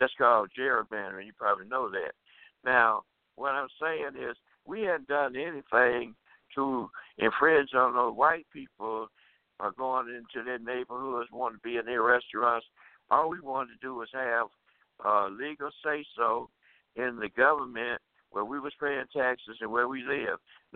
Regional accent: Tuskegee, Alabama, United States; in 1956, in my hometown is Tuskegee, Alabama.

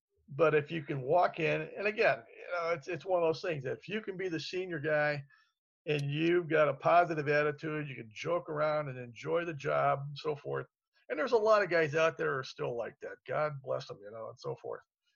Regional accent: Canton, Ohio, United States; I grew up in Canton, Ohio, you know, and that, he spent a lot of time there.

